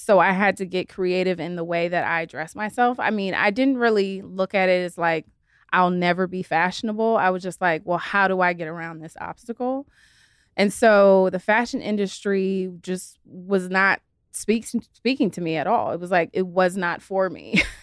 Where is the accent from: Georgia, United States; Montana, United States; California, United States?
California, United States; Los Angeles; I'm born and raised in LA. So I'm like a true LA girl. I'm never leaving, by the way. So yeah, these are my roots. This is my home.